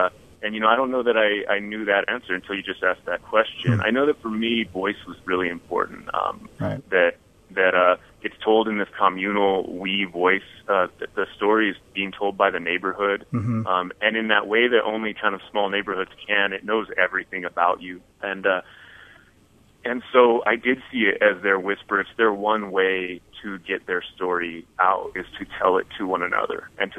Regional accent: Paramount, California, United States; I was raised in Paramount. I'm proud of where I'm from. I loved it. Right. And it bordered the LA River along with Compton.

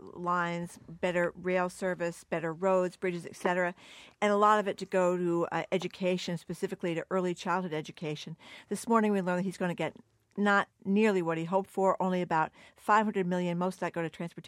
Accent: Fall River, Massachusetts, United States; You go to Lawrence, you go to Lowell, you go to my hometown of Fall River.

